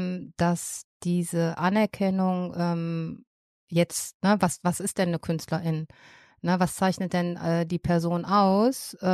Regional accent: Düsseldorf, North Rhine-Westphalia, Germany; Genau, ich bin Düsseldorferin. Ich wohne im Düsseldorfer Süden. Und Düsseldorf ist mir ans Herz gewachsen.

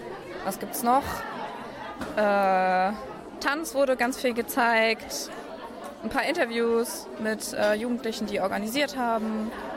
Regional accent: Mönchengladbach, North Rhine-Westphalia, Germany; Ich komme aus Mönchengladbach.

